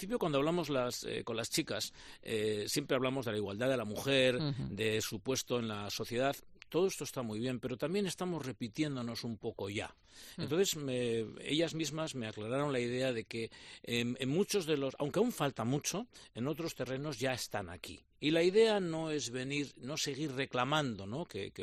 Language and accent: Spanish; Irún, Basque Country, Spain; he vuelto a mis raíces, a mi terruño, como suelen decir, a mi pueblo, a Irún, a vivir aquí.